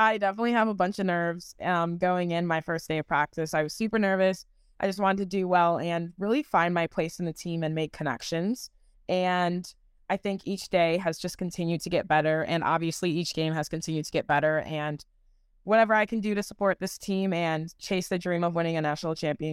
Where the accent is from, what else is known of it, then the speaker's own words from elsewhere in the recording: Michigan, United States; I'm originally from Michigan, so a Midwest kind of vibe.